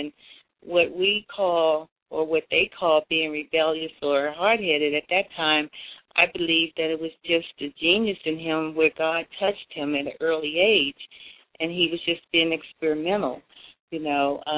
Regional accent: Washington, District of Columbia, United States; we grew up in Washington, D.C., in Southwest, and we were very, very close because our religion would not allow us to play with other kids.

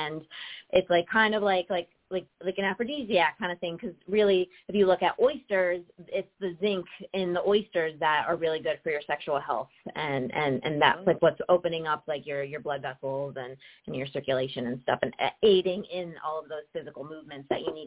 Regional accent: Connecticut, United States; So I grew up as a Denver Broncos fan for some reason, even though I'm from Connecticut originally.

